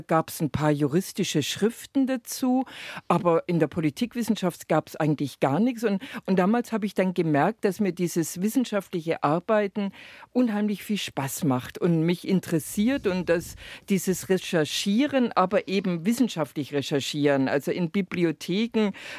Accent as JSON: {"language": "German", "region": "Baden-Württemberg", "country": "Germany", "tie": "born or raised there", "said": "Also der Lebensweg begann fern von einem See im Schwabenland in Württemberg. Ich bin im Kreis Göppingen groß geworden. Meine Eltern kommen aus der Ulmer Gegend, aber ich bin im Kreis Göppingen groß geworden"}